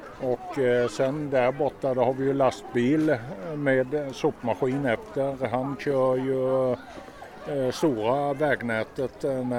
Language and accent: Swedish; Kalmar, Kalmar County, Sweden; accent: Småland; Jag kommer från Kalmar, ja.